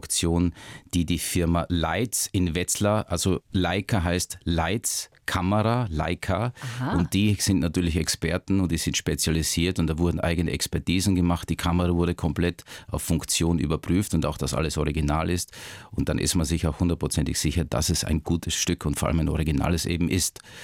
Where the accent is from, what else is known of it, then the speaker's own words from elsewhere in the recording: Austria; wir haben Kirschen gepflückt oder Spargel gestochen und die Flohmärkte, die hießen bei uns in Österreich früher Fetzenmärkte, weil es da auch Fetzen, also Klamotten gab